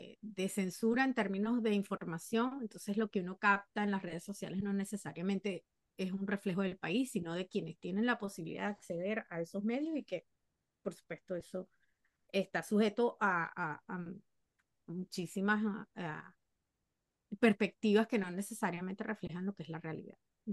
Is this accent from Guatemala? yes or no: no; Venezuela; para nosotros los que somos venezolanos que vivimos afuera